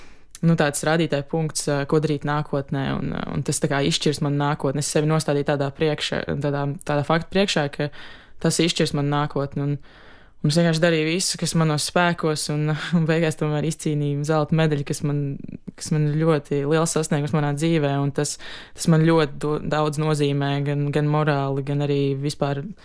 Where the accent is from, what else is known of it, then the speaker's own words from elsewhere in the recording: Ķeipene, Ogre Municipality, Latvia; also born or lived in Ķekava; Piedzimu Ogrē un es dzīvoju pie vecmāmiņas 11 gadus Ķeipenē. Tur es uzaugu, pēc tam pārcēlos Ķekavu pie māmas dzīvot.